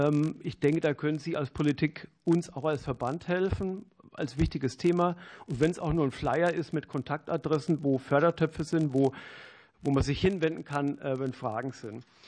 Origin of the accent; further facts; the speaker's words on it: Bavaria, Germany; Verzeihen Sie mir, ich bin Franke, ich kann meine Leidenschaft nicht so gut ausdrücken.